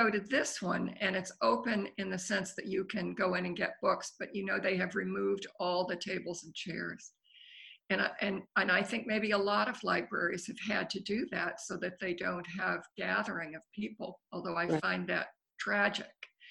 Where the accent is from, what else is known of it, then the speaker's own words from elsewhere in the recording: Old Greenwich, Connecticut, United States; I grew up in Old Greenwich, but at the time, later on, I lived in Westbrook.